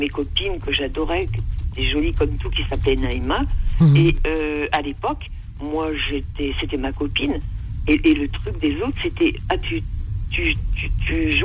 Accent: France; Je suis française, d'origine française, voilà.

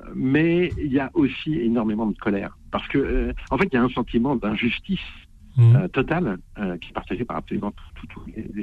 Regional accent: France; Moi, je suis français

